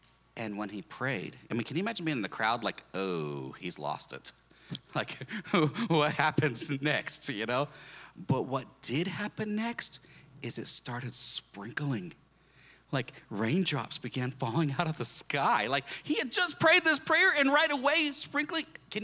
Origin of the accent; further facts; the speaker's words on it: Texas, United States; I did too.